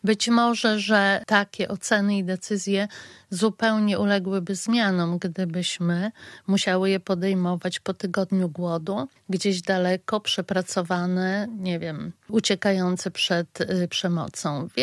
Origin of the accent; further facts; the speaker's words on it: Podlaskie Voivodeship, Poland; bo ja też jestem z Podlasia i teraz mieszkam tutaj.